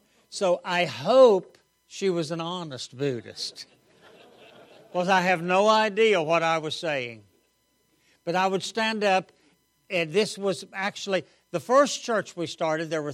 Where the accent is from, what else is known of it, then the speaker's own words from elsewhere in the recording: West Virginia, United States; I grew up in West Virginia.